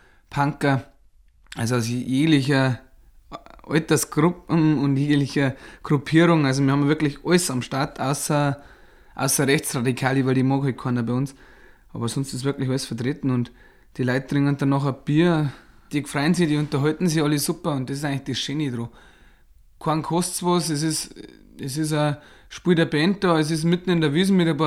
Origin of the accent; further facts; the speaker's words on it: Marktl am Inn, Bavaria, Germany; Ich bin 27 Jahre alt, ich komme aus Marktl am Inn.